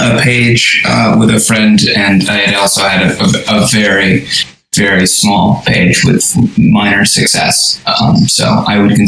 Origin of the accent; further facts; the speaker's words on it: United States; I'm from the United States.